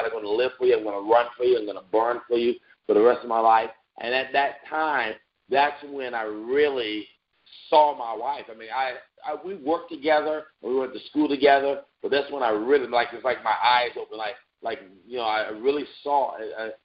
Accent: Virginia Beach, Virginia, United States; I was raised in Virginia. I'm from Virginia. Actually, I'm from Virginia, the Virginia Beach area. And so I was raised in a church, Rock Church in Virginia Beach with John and Ann Jimenez.

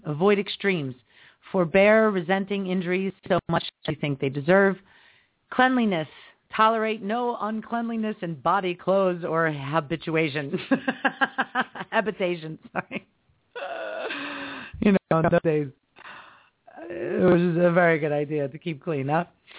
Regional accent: Philadelphia, Pennsylvania, United States; I'm from Philadelphia.

